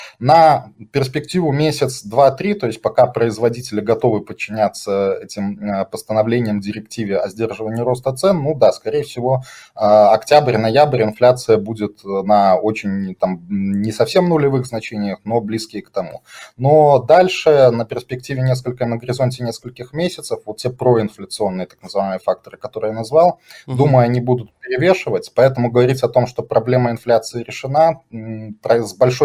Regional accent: Kazakhstan; поскольку мы сами, казахи, я имею в виду, боимся, например, попасть под санкции.

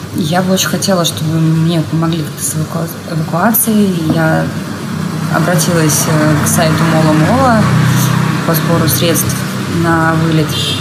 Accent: Belarus; Ребят пока домой не собираются, но я из Белоруссии. Очень хочется уже домой.

